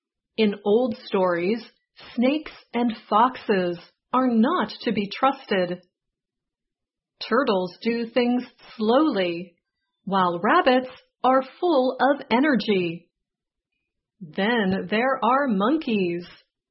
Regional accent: West Virginia, United States; Where I grew up in West Virginia, people might call something really fun a hoot.

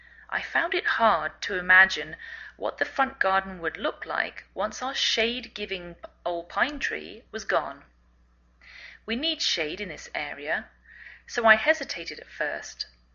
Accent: England, United Kingdom; moved away as an adult; now in United States

